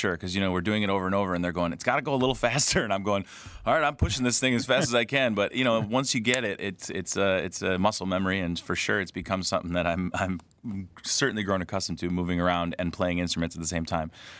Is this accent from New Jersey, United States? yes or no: no; Rochester, New York, United States; I grew up in Rochester, New York, and I got into acting sort of early